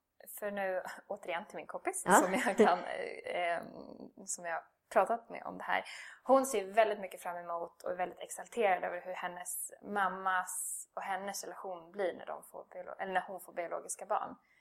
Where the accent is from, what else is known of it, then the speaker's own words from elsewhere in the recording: Haninge, Stockholm County, Sweden; jag är uppvuxen i Haninge